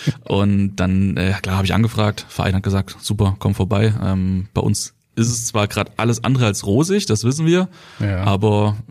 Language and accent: German; Thuringia, Germany; born there; Also ich meine, ich bin halt Thüringer, gebürtiger Thüringer.